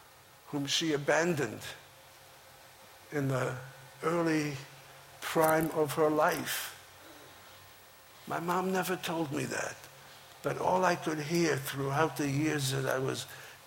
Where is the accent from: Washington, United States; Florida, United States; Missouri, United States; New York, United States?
New York, United States; when I grew up in New York as a teenager, I built a shell around me.